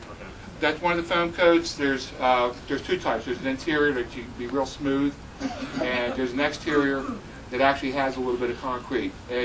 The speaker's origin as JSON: {"language": "English", "town": "Philadelphia", "region": "Pennsylvania", "country": "United States", "tie": "born or raised there", "said": "I grew up in Philadelphia. I know what a Philadelphia house looks like."}